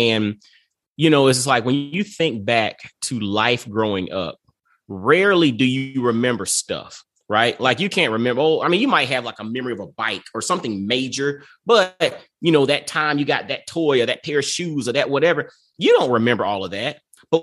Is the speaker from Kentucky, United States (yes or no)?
no; Augusta, Georgia, United States; You know, I grew up in Augusta, Georgia. You grew up in New York City.